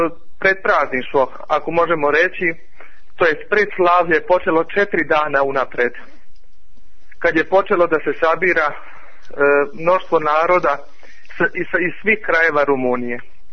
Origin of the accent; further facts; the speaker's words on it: Serbia; za mene kao čovjeka iz Srbije